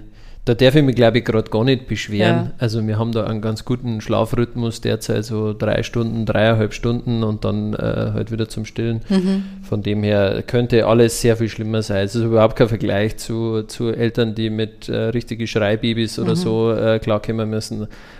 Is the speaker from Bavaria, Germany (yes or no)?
yes; Moosburg, Bavaria, Germany; ich bin aus Moosburg, das ist genau an der oberbayerisch-niederbayerischen Grenze.